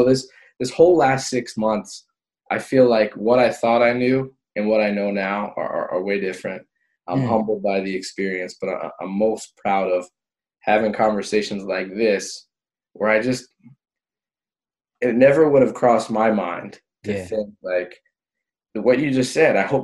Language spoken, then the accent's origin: English; Egg Harbor Township, New Jersey, United States; one of my best friends who I grew up with in Egg Harbor Township is a 6'5" black male